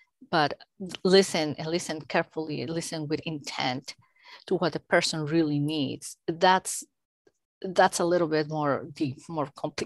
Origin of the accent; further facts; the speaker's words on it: Mexico; moved away as an adult; now in United States; I think that my background is in education. And then I grew up in Mexico, I trained in Mexico.